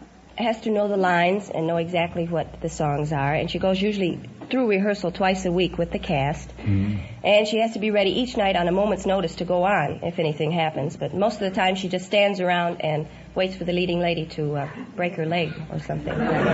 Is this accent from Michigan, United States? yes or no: yes; Detroit, Michigan, United States; I'm from Detroit, Michigan.